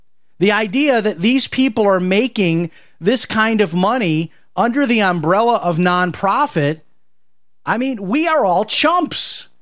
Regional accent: Chicago, Illinois, United States; And by the way, this really does, you know, this is my hometown, Chicago.

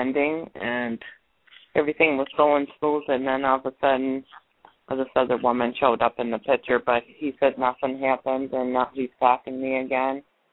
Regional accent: New York, United States; I'm from New York.

